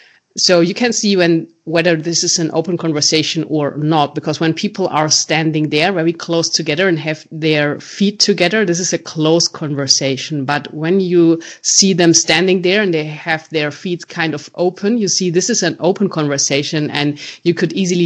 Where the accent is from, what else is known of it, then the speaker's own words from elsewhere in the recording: Munich, Bavaria, Germany; So, as you know, I'm from Germany, Munich, and I'm a professional magician.